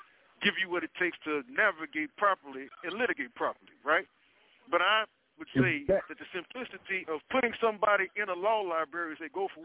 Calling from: Illinois, United States; I'm calling you from Cook County Jail, you know what I'm saying?

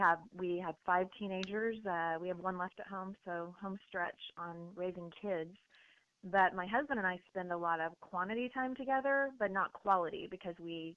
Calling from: Oklahoma City, Oklahoma, United States; I am from Oklahoma City.

